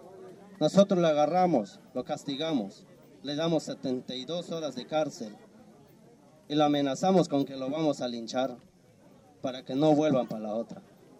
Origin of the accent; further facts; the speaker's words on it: Tila, Chiapas, Mexico; Nosotros venimos desde Tila, Chiapas.